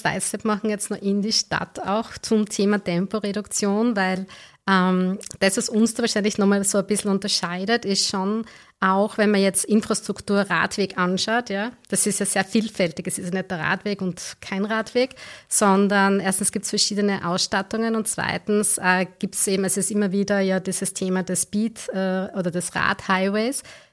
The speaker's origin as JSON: {"language": "German", "region": "Styria", "country": "Austria", "lives_now": "Graz, Austria", "said": "Nein, ich komme auch aus dem Umland, aber eben jetzt seit 26 Jahren in Graz."}